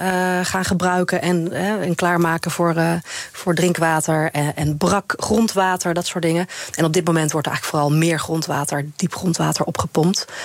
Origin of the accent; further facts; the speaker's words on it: Netherlands; vind ik het als Nederlander toch nog steeds iets heel bijzonders.